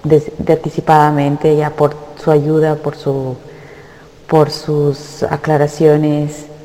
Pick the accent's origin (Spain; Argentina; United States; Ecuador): Ecuador; now in Germany; Originalmente soy de Ecuador, pero vivo desde hace 15 años aproximadamente en Alemania.